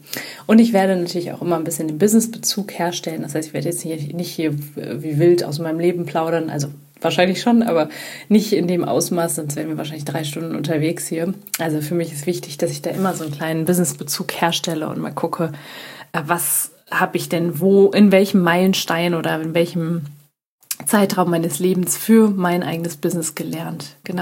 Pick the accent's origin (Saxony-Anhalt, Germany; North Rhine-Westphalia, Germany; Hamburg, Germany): North Rhine-Westphalia, Germany; Düsseldorf; Ich komme aus Düsseldorf. Ich komme aus einem kleinen, ehrlich gesagt, einem kleinen Teil von Düsseldorf. Das ist schon fast, hat schon fast Dorfcharakter.